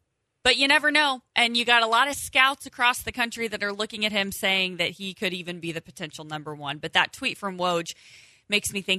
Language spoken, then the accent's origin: English; Indiana, United States; Here's the thing. I'm from Indiana, so I specialize in the skinny, tall, white guys.